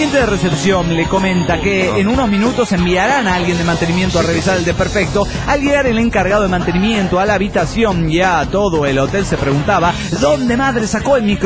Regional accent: Puerto Morelos, Quintana Roo, Mexico; Hola, soy el bicholón de Puerto Morelos, Quintana Roo, México.

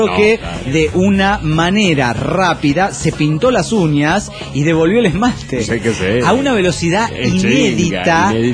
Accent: Zapopan, Jalisco, Mexico; de Zapopan, Jalisco, México.

